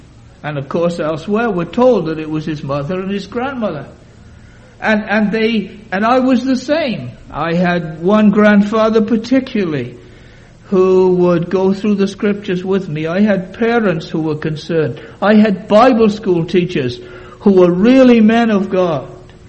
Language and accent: English; Wales, United Kingdom; I joked earlier on about being a Welshman.